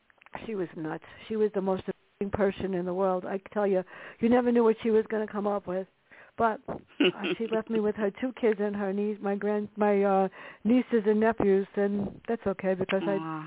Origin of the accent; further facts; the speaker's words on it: Bronx, New York, United States; And I wrote two stories growing up in the Bronx.